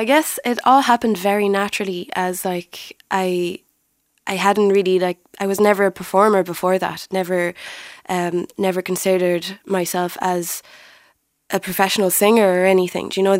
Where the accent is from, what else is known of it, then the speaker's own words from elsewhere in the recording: Tunisia; moved away as an adult; Yes, absolutely. I grew up in Tunisia. I was born there and I left when I was 18. So this is definitely a big part of my heritage.